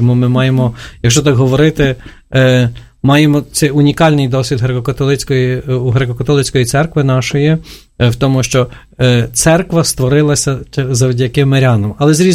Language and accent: Ukrainian; Ivano-Frankivsk, Ivano-Frankivsk Oblast, Ukraine; now in Kyiv, Ukraine; я сам з Івано-Франківська іммігрував до Києва і тут також намагаюся будувати свій дім.